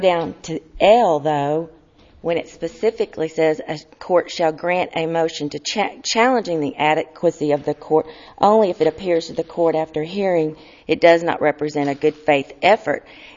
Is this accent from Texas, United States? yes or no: yes; Mexia, Texas, United States; I'm an attorney from Mejia, Texas